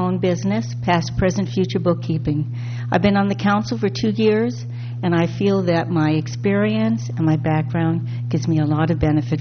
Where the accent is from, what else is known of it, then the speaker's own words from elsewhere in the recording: California, United States; born there; I was born in Southern California.